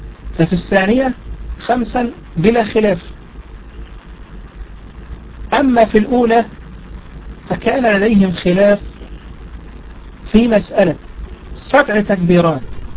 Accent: Egypt; هذا هو رأي الشافعي وهو مشهور عندنا في مصر.

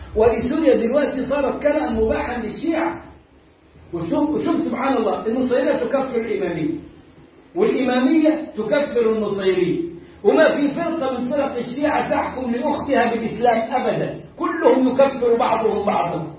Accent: Egypt; لنعرف إحنا كمصريين ما احتكناش بهم في هذه الفترة

